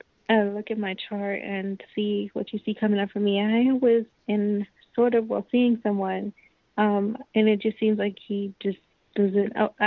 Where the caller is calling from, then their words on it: New York, United States; My name is … I'm calling from New York.